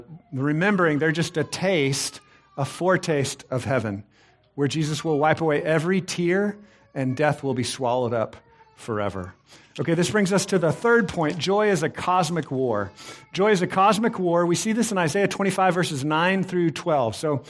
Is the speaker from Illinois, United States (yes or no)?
no; Texas, United States; If you've ever worked around animals, I grew up in Texas.